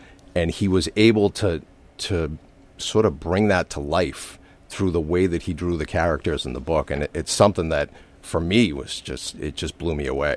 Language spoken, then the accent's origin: English; Weymouth, Massachusetts, United States; So I'm originally from Weymouth, graduated from Weymouth South High School in 1988